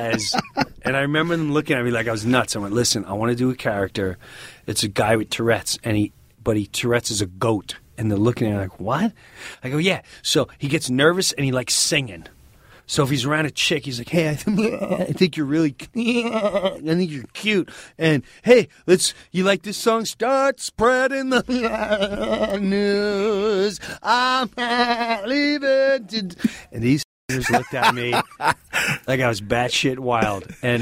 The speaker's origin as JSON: {"language": "English", "region": "New York", "country": "United States", "said": "I'm Long Island. Long Island."}